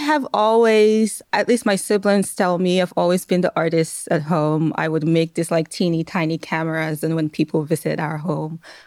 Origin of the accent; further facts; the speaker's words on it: Edo, Nigeria; English is a second language; Yes, I grew up in Nigeria. I am from a small state known as Edo State.